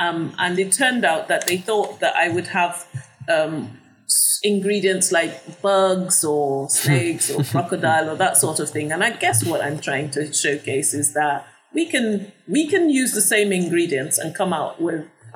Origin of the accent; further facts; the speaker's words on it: Nigeria; I learned to make caramel while I was growing up in Nigeria, from my mother.